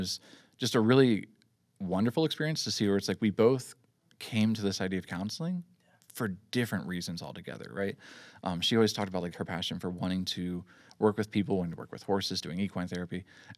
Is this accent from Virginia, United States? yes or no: yes; Lynchburg, Virginia, United States; I grew up in Lynchburg here, right? Born here, raised here.